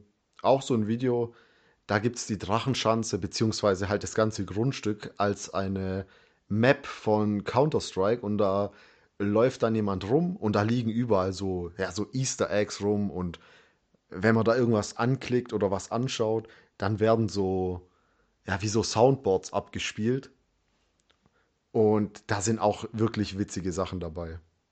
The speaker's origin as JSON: {"language": "German", "town": "Stuttgart", "region": "Baden-Württemberg", "country": "Germany", "said": "Ja, ich komme aus Stuttgart."}